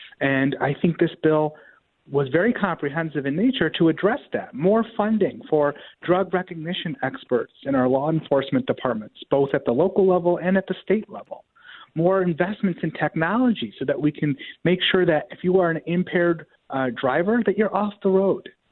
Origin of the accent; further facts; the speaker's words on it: Rochester, New York, United States; That's the reality right here in my hometown of Rochester.